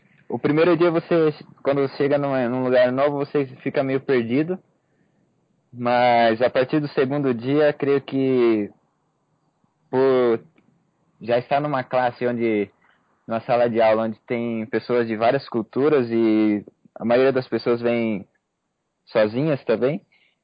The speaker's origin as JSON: {"language": "Portuguese", "country": "Brazil", "lives_now": "Chile", "said": "Quando você que vai vir para o Chile, é difícil, tem bastante opções, só que como brasileiro a gente prefere uma coisa que esteja mais parecida com o nosso costume."}